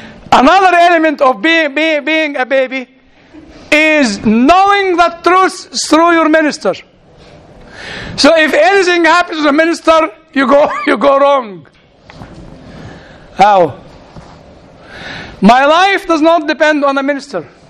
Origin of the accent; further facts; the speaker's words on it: Egypt; Where are you from? I said, I'm from Egypt.